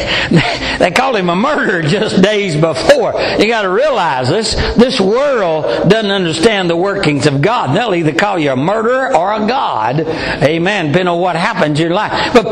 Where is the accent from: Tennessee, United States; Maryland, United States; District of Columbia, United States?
Tennessee, United States; Now, I know you think I'm from Tennessee, and all Baptist preachers in Tennessee handle snakes, I bet. But we don't.